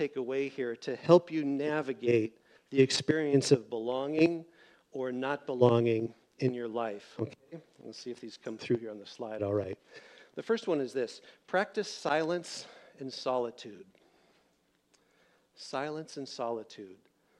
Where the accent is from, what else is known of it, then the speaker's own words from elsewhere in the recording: Seattle, Washington, United States; And he said, "Yeah, you're from Seattle." "Yeah, I'm from Seattle."